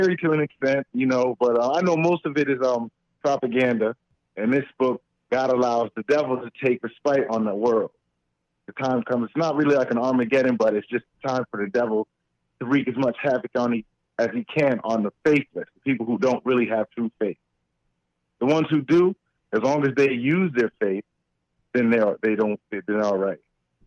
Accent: Schenectady, New York, United States; now in Massachusetts, United States; I'm from Schenectady, New York, but I live in Massachusetts now.

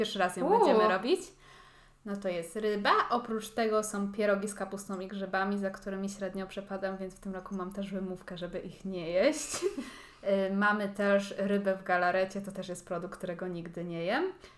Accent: Silesian Voivodeship, Poland; jestem tutaj ze Śląska, ale moi dziadkowie obydwoje są z Opolszczyzny

